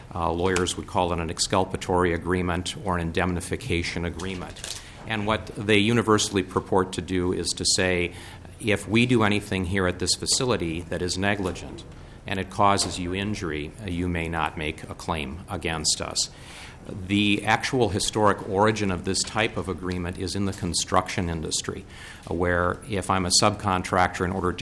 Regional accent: Maple Grove, Minnesota, United States; I'm from Maple Grove. I'm an attorney practicing in Minneapolis.

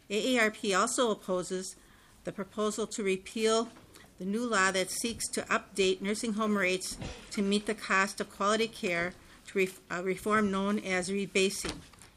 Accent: Minnesota, United States; I'm also a Minnesotan

